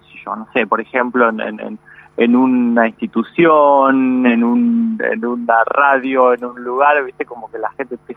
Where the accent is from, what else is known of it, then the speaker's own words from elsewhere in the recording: Macachín, La Pampa, Argentina; born there; Nací en Macachín, La Pampa, en un pueblito de 5.000 habitantes que queda ahí al sur de Santa Rosa.